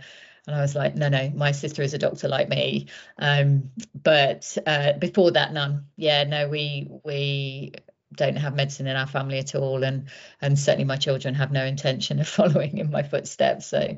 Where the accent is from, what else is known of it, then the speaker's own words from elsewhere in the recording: Croydon, London, United Kingdom; Well, I was brought up at 5 o'clock on the M25. Went to school in Croydon. And went to Nottingham University. So moved out of area to go to university